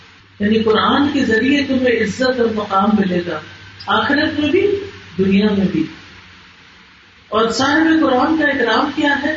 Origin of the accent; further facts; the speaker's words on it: Sargodha, Punjab, Pakistan; تو سارے بہن بھائی جو سیم میں ہم سوتے تھے, سرگودا کے رہنے والے, گرمیوں کے موسم میں کمرے کے اندر نہیں باہر سے چارپائیاں لگی